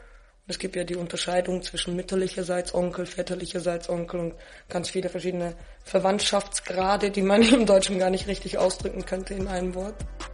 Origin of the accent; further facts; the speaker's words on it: Arbon, Thurgau, Switzerland; ich bin in der Altstadt aufgewachsen in Arbon, die wunderschön ist. Wir haben den See, wir sind wieder naturverbunden nah. Ich konnte relativ frei aufwachsen.